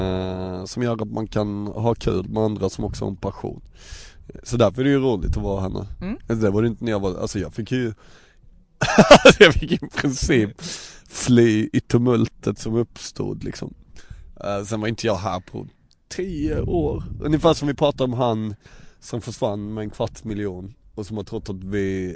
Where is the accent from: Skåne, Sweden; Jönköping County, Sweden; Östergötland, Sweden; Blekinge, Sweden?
Blekinge, Sweden; Ronneby; Jag lyckades hålla mig från att bajsa på mig på någon fest när jag var liten i Ronneby.